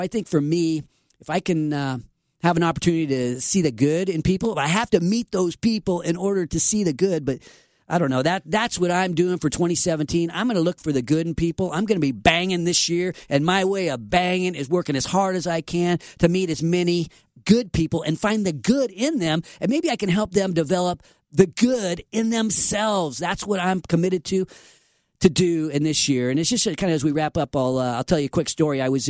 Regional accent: Sacramento, California, United States; I focus on the place that raised me and the place I will never leave, my hometown here in Sacramento.

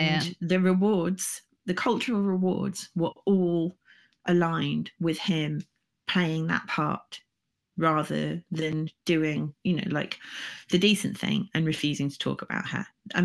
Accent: United Kingdom; especially as a Brit

